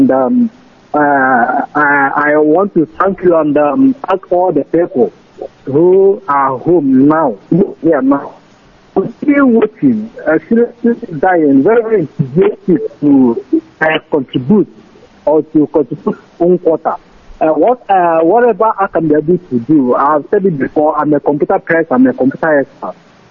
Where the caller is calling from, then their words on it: Isiala Ngwa, Abia, Nigeria; I'm calling from Isialongono.